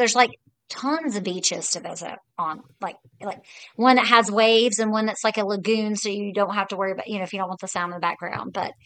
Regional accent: the South, United States; Can't say it. I'm from the South. I apologize.

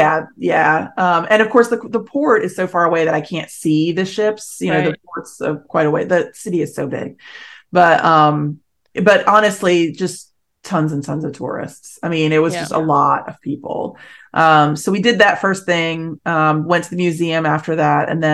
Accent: United States; You know, as an American, I'm sure that, you know, as an American, I don't have a whole lot of rights to say that I'm not a Native American.

